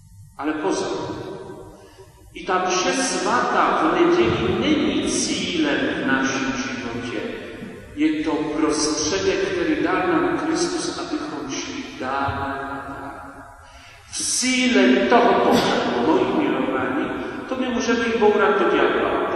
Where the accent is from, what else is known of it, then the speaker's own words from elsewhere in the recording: Moravia, Czechia; aspoň u nás na Moravě, na Slezsku.